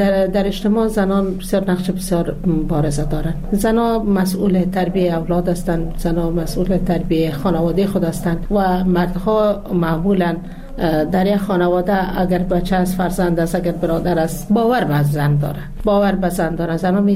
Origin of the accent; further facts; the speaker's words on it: Jowzjan, Afghanistan; در این جوزجان در ولایت ما